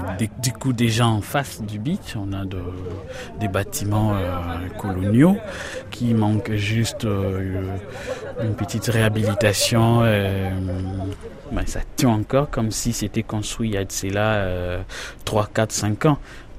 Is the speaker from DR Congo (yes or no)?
yes; Kisangani, Tshopo, DR Congo; Bien sûr, je suis des Kisangani et tout